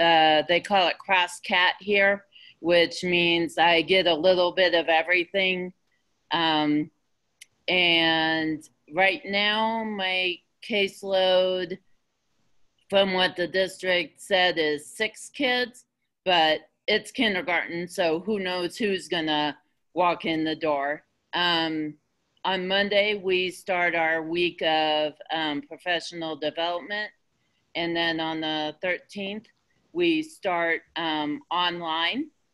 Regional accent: Albuquerque, New Mexico, United States; Hi, I'm from Albuquerque, New Mexico, teaching public school.

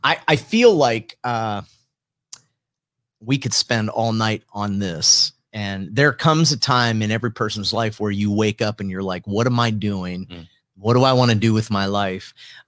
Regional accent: Warren, Ohio, United States; growing up in Warren, I remember when Warren was a booming metropolis. I mean, certain parts of it, and now you drive through them and there's part of it, they're not as vibrant

